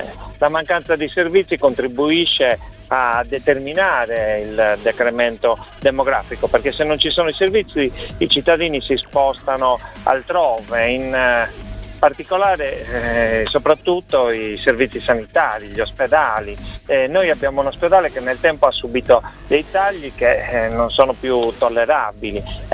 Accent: Isili, Sardinia, Italy; ho trovato inizialmente lavoro vicino al mio paese, quindi sono rimasto qui.

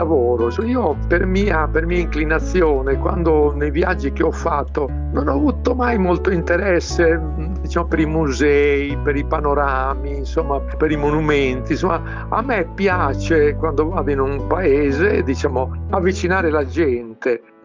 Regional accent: Emilia-Romagna, Italy; io sono di padre sardo ma di madre romagnola e sono cresciuto in Romagna.

